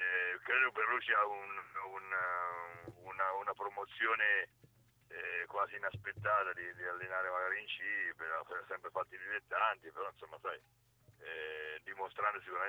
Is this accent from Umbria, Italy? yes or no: yes; Perugia, Umbria, Italy; Io sono perugino sicuramente, però credo che l'Ancona, dove io ho lavorato